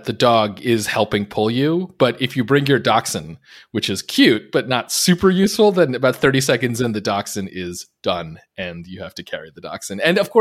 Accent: Northeast, United States; now in Winter Haven, United States; I grew up in the Northeast, and so I was really into downhill skiing.

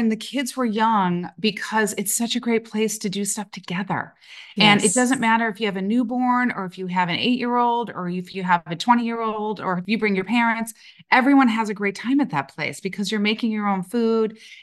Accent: Chicago, Illinois, United States; also born or lived in Colorado; now in New York City, United States; I was born in Chicago proper, but like a lot of people, my parents felt like we needed more room. So we moved to the suburbs, and I have such a warm place in my heart for Chicago.

